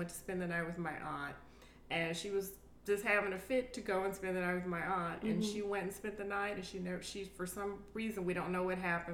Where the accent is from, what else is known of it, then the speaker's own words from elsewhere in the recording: Houston, Texas, United States; Growing up in Houston, I was raised by my grandmother. Okay. I was raised Pentecostal. I went to a Pentecostal school.